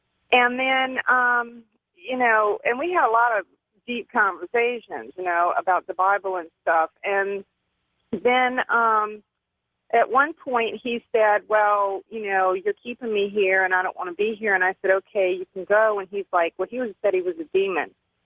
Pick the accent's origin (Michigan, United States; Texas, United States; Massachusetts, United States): Texas, United States; Dallas; I'm from Dallas.